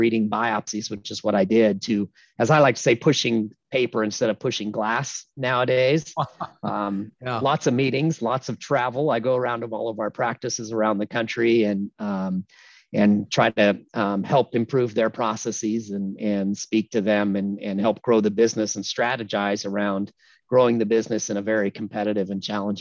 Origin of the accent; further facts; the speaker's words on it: Grand Island, Nebraska, United States; Well, I'm a guy from Nebraska. I grew up in a town called Grand Island and lived there my whole life.